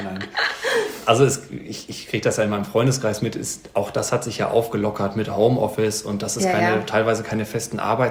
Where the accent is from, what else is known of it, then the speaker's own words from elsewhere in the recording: Hamm, North Rhine-Westphalia, Germany; Also ich bin auch hier in Hamm zur Schule gegangen und bin dann nach der 10. Klasse abgegangen, auf Wunsch der Schule sozusagen.